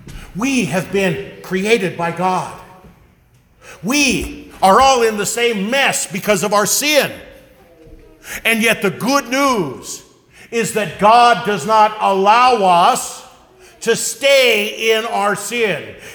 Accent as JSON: {"language": "English", "region": "Nebraska", "country": "United States", "tie": "born or raised there", "said": "I'm born and raised in Nebraska. Go Big Red bleeds through my veins."}